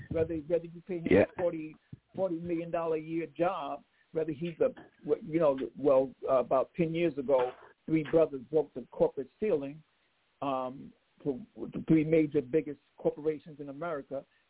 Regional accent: South Carolina, United States; You know, I came from Third Floor, South Carolina. If I couldn't see above that cotton and them sugar cane and them watermelon, I would still be there.

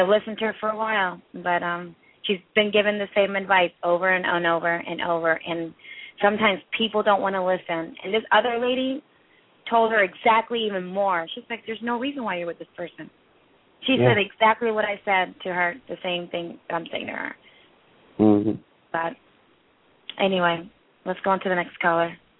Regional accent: India; now in United States; You're in America, the only country that has freedom of speech. I'm from India. This is nothing to us.

